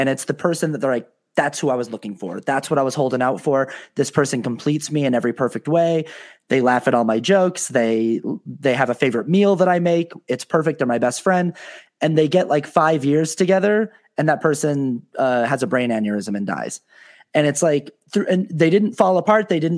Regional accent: Utah, United States; And I was raised Mormon in Utah, so that was a really strong blueprint.

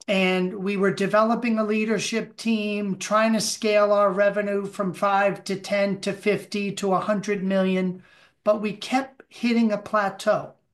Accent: Boston, Massachusetts, United States

